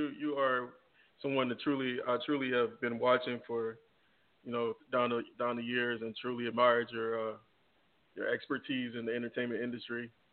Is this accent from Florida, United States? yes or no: yes; Florida, United States; now in New Jersey, United States; I'm actually in New Jersey at the moment. I'm originally from Florida.